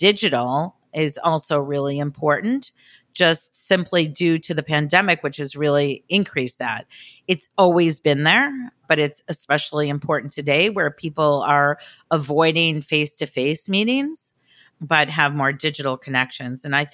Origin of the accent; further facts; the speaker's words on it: Detroit, Michigan, United States; because I'm from Detroit and Michigan, in curling terms.